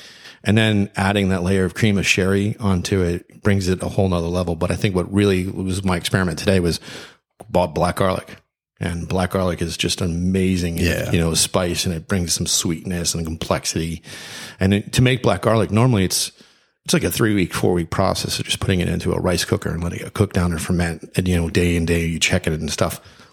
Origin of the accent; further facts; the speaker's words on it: Florida, United States; Being from Florida, you don't even know.